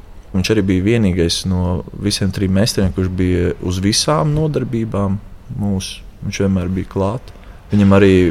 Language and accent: Latvian; Valmiera, Valmiera Municipality, Latvia; es no Valmieras esmu